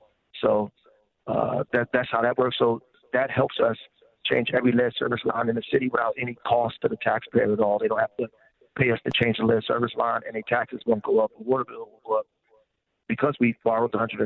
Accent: Newark, New Jersey, United States; born there; I was born in Newark probably 2 years after the rebellion happened, 1967. I was born in 69

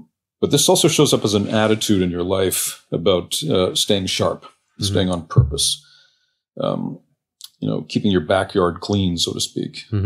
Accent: Montreal, Quebec, Canada; I was a rabid hockey fan for many years growing up in Montreal.

